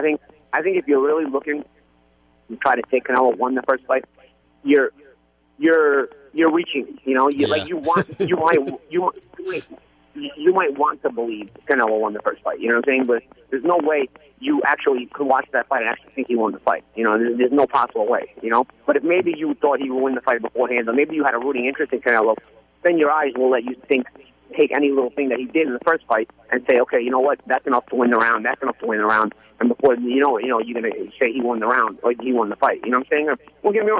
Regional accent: Brooklyn, New York, United States; The world I come from Brooklyn in the 80s and 90s.

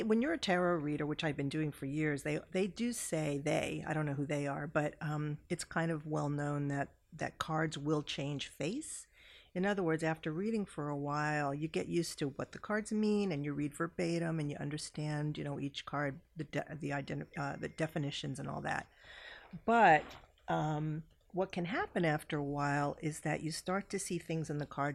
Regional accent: New York City, New York, United States; I mean, I grew up in the Bronx, New York City. I'm a very down-to-earth person.

